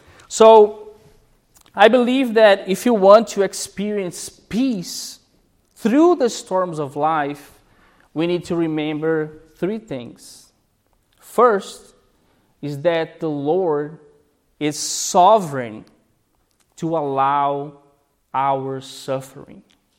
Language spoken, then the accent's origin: English; Brazil; now in Nova Scotia, Canada; But in my home country, Brazil, 4,000 people are dying every day.